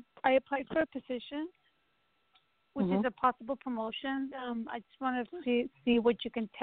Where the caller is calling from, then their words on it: Texas, United States; I'm calling from Texas.